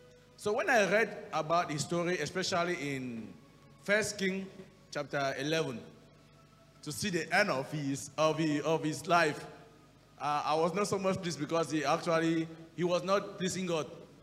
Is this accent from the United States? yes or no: no; Cameroon; I've been coming to Lagos too often. I'm from Cameroon.